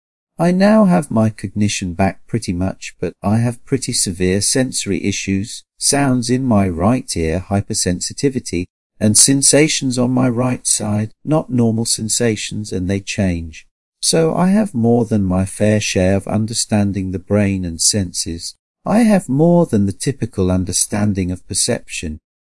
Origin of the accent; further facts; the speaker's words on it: England, United Kingdom; born there; I was born in England and was always much more interested in maths and physics than English.